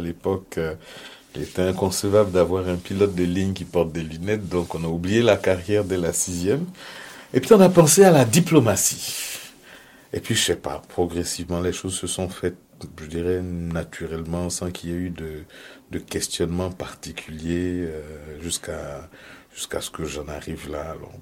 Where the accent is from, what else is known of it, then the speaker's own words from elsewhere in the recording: Côte d’Ivoire; moved away as an adult; now in France; je suis parti, j'ai quitté la Côte d'Ivoire pour aller à Angers. À la fac de droit.